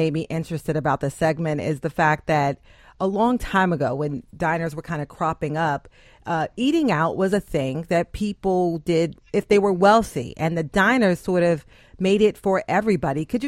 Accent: Maryland, United States; and I grew up in Maryland.

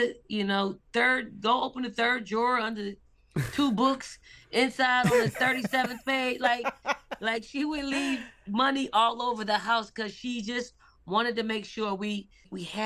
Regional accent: Philadelphia, Pennsylvania, United States; Like, I'm from North Philly. Like, we specify the region in which we grow up. I'm from North Philly.

